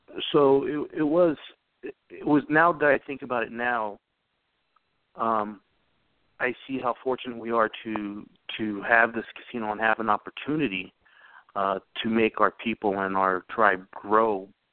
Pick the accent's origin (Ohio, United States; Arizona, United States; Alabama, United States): Arizona, United States; Sierra Vista; also born or lived in Tucson / Phoenix / Sedona; I was born in Sierra Vista, lived in Tucson, Phoenix, and then the upper northern part of Arizona, which is the Rideau Valley, Sedona area.